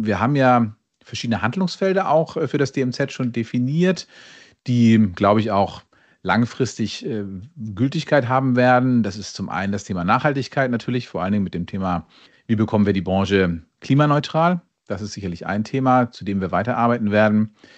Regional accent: Hamburg, Germany; born there; als gebürtiger Hamburger

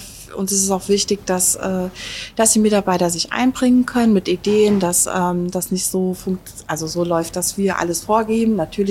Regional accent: Rhineland-Palatinate, Germany; accent: Palatine

